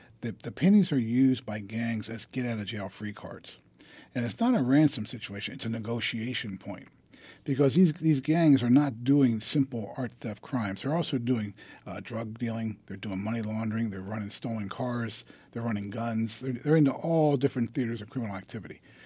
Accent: Baltimore, Maryland, United States; And I grew up in Baltimore.

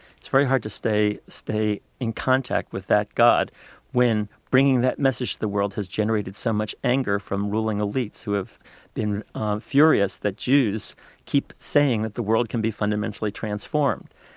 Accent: United States; But nevertheless, growing up in America, to be part of a community that seemed to only be asking the question of what was in Jewish interests was very hard for many people to take.

